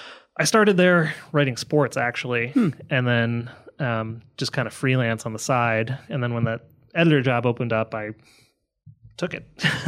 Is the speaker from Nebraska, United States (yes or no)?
no; New York, United States; No, I'm from New York originally.